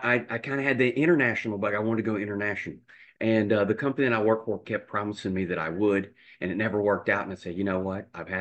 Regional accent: United States; Well, I'm originally from the States. You can tell that by opening my mouth. It's not too hard.

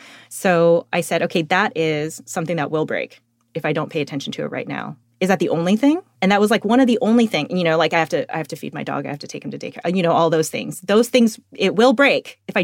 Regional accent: San Jose, California, United States; So I grew up in the Cupertino side of San Jose.

